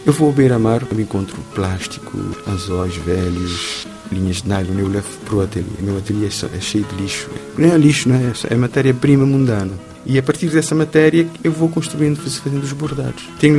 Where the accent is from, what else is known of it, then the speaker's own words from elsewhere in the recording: Cape Verde; minha vivência também como estudante no Brasil abriu muitas alas de conscientizar da minha condição como caboverdiano, como atlântico, como africano.